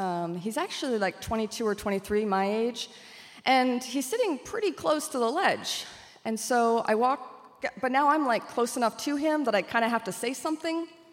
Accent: Maine, United States; now in New Haven, United States; I said, I'm from Maine. And they hired me.

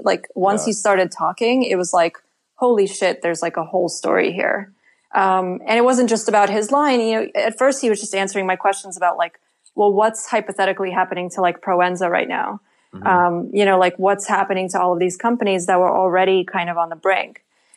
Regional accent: Russia; English is a second language

